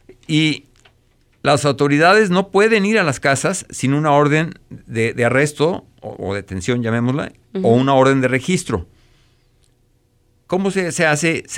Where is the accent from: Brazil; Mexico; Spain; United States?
Mexico; Y le quiero decir que todos somos mexicanos.